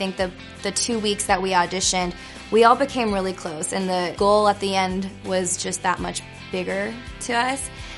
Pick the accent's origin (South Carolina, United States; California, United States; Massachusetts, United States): California, United States; Claremont; I'm from Claremont, California